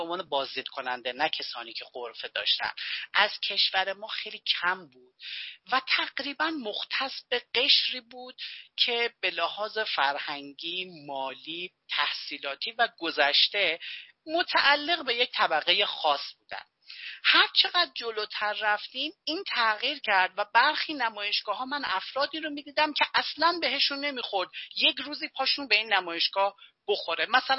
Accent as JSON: {"language": "Persian", "region": "Hamadan", "country": "Iran", "said": "شهر خودم که من اهل همدان هستم، بازار قدیمی داره."}